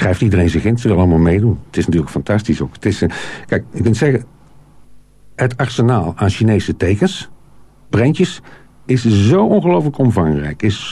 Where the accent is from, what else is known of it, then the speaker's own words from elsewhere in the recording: Netherlands; We zijn echt Nederlanders natuurlijk.